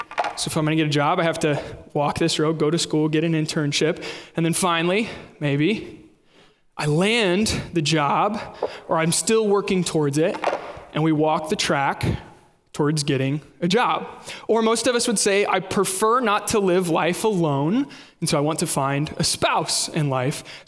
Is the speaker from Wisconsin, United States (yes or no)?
no; Kansas, United States; Are you ready? I'm from Kansas. My wife and I lived in Kansas City.